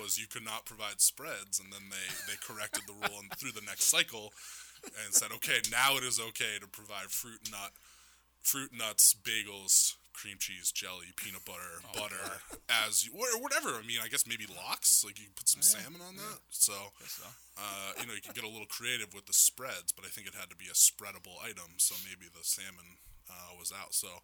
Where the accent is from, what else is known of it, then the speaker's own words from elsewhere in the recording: Maine, United States; You know, I'm from Maine. If it's a 207 number, I'm going to call back.